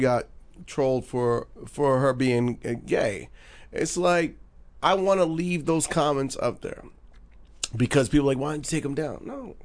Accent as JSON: {"language": "English", "region": "New York", "country": "United States", "said": "I'm a New Yorker."}